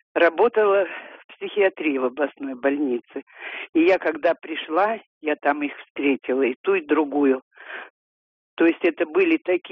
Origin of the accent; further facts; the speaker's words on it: Kemerovo Oblast, Russia; now in Moscow, Russia; Мне уже 70 лет, я вообще в Кузбассе всю жизнь прожила.